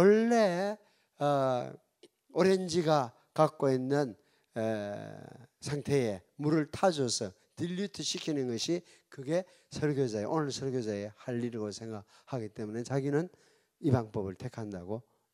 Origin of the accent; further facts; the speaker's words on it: Namhae, South Gyeongsang, South Korea; born there; 경상남도, 남해군, 설천면, 금음리, 옥동 288번지. 아시겠죠? 제가 왜 그 번지를 잘 외우는지, 제가 태어난 마을입니다.